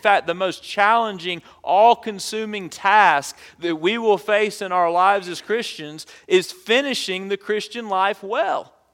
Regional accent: Alabama, United States; I grew up in South Alabama, and my stepmother's Pentecostal. My dad is Southern Baptist

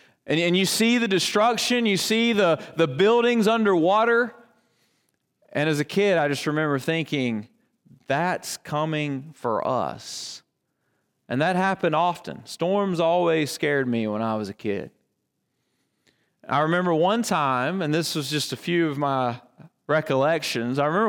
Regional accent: Alabama, United States; even though I'm from Alabama, because I'm from the southeast corner of Alabama.

